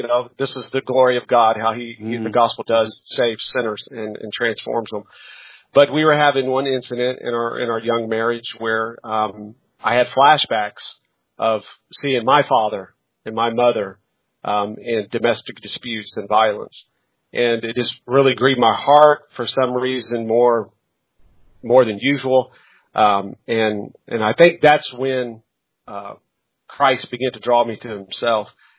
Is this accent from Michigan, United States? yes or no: no; Indianapolis, Indiana, United States; born there; now in Knightstown, United States